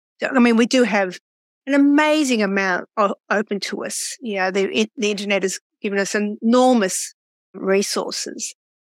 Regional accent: Australia; I'm from Australia, so I had to get to England and then do this as well.

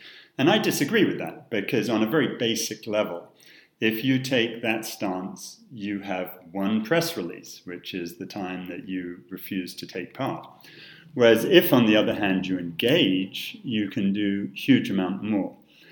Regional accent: Newmarket, East of England, United Kingdom; I grew up in Newmarket on Cheveley Park Stud

